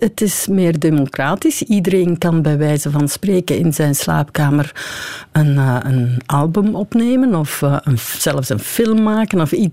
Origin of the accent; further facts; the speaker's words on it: Burcht, Flanders, Belgium; Dus ik ben van Burgt, dat is aan de linkeroever van Antwerpen.